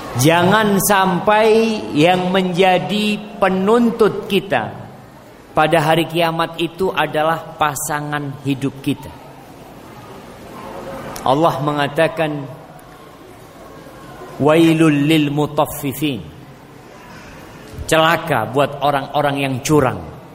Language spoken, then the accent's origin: Indonesian; Makassar, South Sulawesi, Indonesia; born there; now in Merauke, Indonesia; Saya seorang pria yang bekerja di Merauke, sedangkan saya lahir di Makassar. Saya meninggalkan satu-satunya orang tua saya di kampung, yaitu ibu saya. Saya sudah berumur 25 tahun